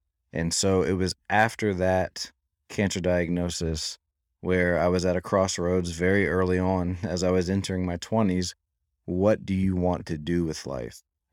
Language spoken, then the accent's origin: English; Alexandria, Virginia, United States; I grew up in Alexandria, Virginia, born and raised.